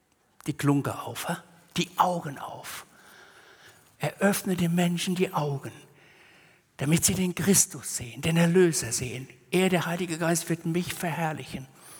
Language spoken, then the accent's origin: German; West Germany, Germany; Ich habe mal in meinem Heimatort gepredigt, in einem Ort in Westdeutschland.